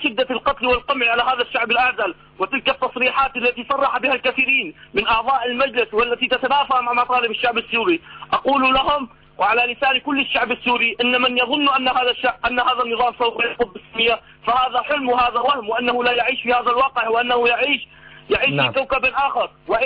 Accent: Al-Dumayr, Rif Dimashq, Syria; لقد خرجت من الضمير وأنقل لك حب وتحيات مدينتي وريف دمشق وشباب دمشق

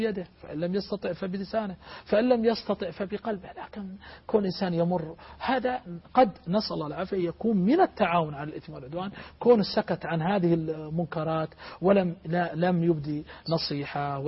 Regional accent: Saudi Arabia; عندنا في المملكة العربية السعودية

